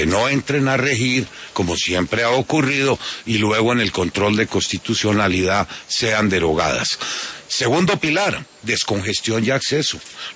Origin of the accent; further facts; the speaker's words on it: Bogotá, Colombia; Yo pasaba mi niñez en Niza, en Kennedy, en la verdadera realidad nacional